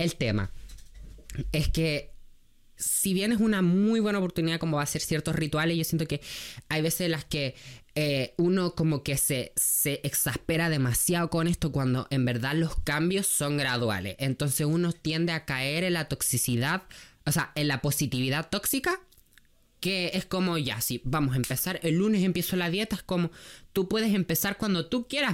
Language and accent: Spanish; Nacimiento, Biobío, Chile; yo estudio en Concepción y mi pueblo acá que nacimiento, entonces yo estaba viviendo en Concepción en diciembre.